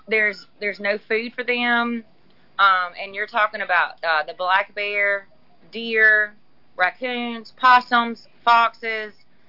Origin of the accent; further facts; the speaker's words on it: Mississippi, United States; I grew up in the Oak Ridge, Mississippi Hills. My husband transplanted me to the flatland.